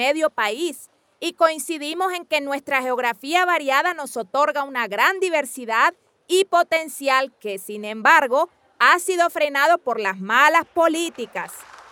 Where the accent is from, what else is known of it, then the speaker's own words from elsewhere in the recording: Uribia, La Guajira, Colombia; Vengo de la Alta Uribia, en La Guajira.